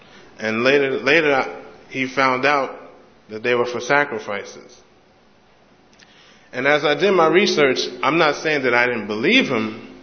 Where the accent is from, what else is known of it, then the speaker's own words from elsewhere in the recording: New York, United States; I'm originally from Manhattan or Harlem, New York. Throughout my years of growing up, I've had some vivid memories of Halloween.